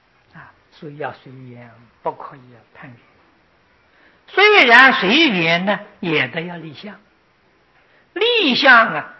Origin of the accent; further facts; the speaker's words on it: China; 我们中国人讲山窝，印度人讲黑白啊。